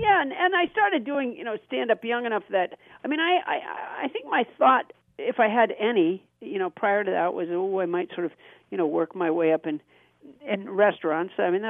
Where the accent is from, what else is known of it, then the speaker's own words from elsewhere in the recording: Massachusetts, United States; I was very lucky because I was raised in Massachusetts, and Massachusetts had really great schools